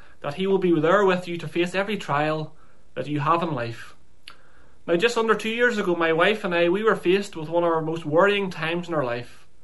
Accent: Northern Ireland, United Kingdom; now in England, United Kingdom; I presently live in England, but I'm sure you can tell from the accent that I'm not a Scouser, and I was born and raised in County Armagh in Northern Ireland. I was born into a family of five. I was raised a Roman Catholic

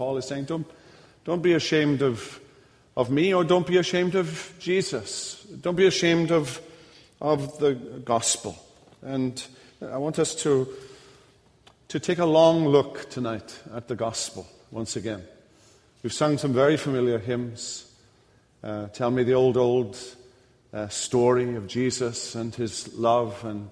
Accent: United Kingdom; I'm British. We eat a lot of potatoes.

